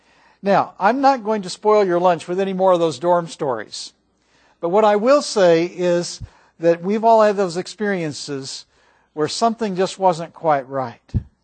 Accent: Missouri, United States; Now, I was raised in Missouri, not in California, But in Missouri, there was this culture among second grade boys that girls had cooties.

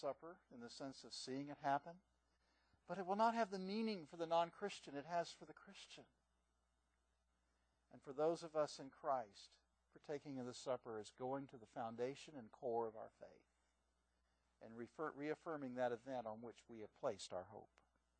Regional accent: United States; Because I'm not a Canadian. I'm an American.

